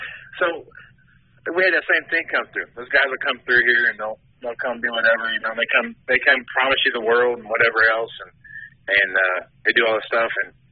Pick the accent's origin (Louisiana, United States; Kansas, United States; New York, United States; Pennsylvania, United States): Kansas, United States; Wichita; So I grew up around Wichita, Kansas, and we were used to getting massive, like, 3-mile-wide tornadoes